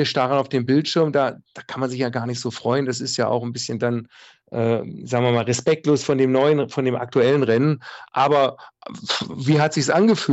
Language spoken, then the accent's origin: German; Baden-Württemberg, Germany; aber als Schwabe spart man natürlich auch Hotelkosten.